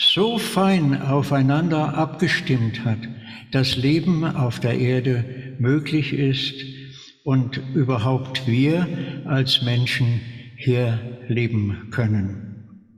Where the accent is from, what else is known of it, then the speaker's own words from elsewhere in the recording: Saxony, Germany; denen ich begegnen werde im schönen Erzgebirge meiner Heimat.